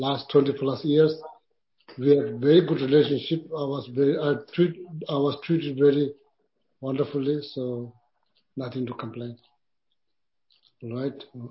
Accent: India; English is a second language; now in United States; So when I'm traveling from India to New York City first, then from New York City to came to Raleigh.

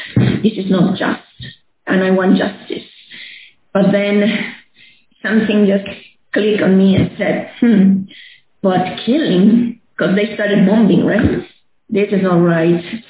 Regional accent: Lima, Peru; Well, I grew up in Lima, Peru in the 80s, and we had terrorism there.

